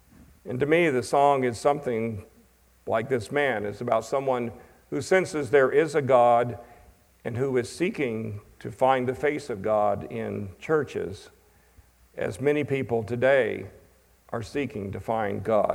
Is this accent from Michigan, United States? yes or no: no; Charlotte, North Carolina, United States; this was a concert that we were giving in North Carolina, because I'm from Charlotte.